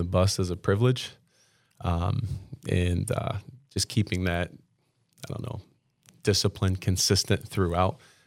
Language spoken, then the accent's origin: English; Ohio, United States; Okay, so I grew up here in Parkway School District. I was a Wilshire boy.